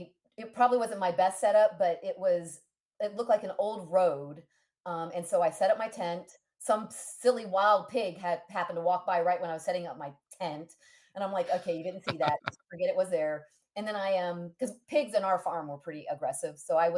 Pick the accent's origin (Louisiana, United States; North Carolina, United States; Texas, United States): Texas, United States; Wheelock; I grew up in Wheelock, Texas, which is kind of near Franklin, Texas, which is kind of near College Station, Texas.